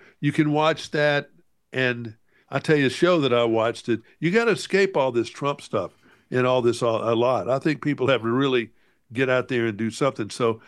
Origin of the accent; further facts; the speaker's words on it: the South, United States; So, and I'm from the South and we live off sweet tea.